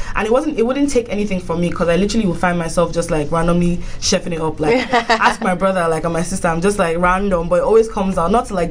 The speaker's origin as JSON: {"language": "English", "country": "Nigeria", "said": "because I'm also Nigerian, it's very difficult."}